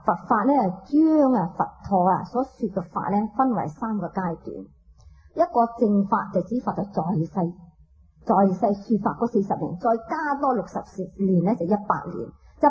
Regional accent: Hong Kong; 我哋香港人咧，实在系好有福嘅

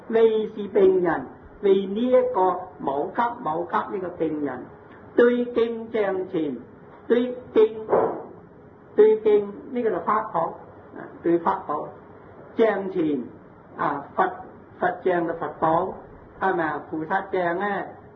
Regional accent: China; 呢个塔咧，我哋中国人个塔咧，就跟住妙法莲华经啊，七个塔。

